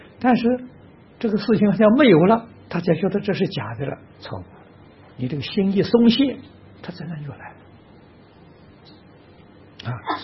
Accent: China; 我们中国人讲合情合理合法啊

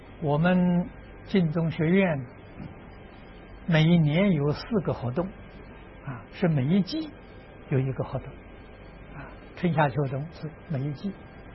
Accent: Tangchi, Anhui, China; 我们在汤池小镇呢做这个实验，这是我的家乡

